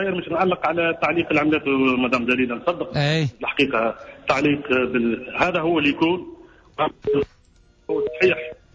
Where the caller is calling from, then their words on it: Sousse, Sousse Governorate, Tunisia; كل من سوسه